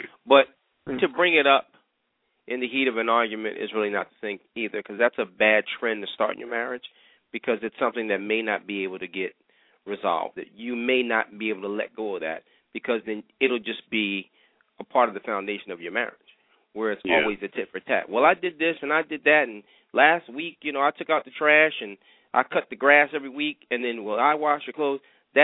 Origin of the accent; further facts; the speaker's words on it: New York City, New York, United States; I grew up in New York, Manhattan, so I know all about locking doors with 3 or 4 bolts and the sliding joints.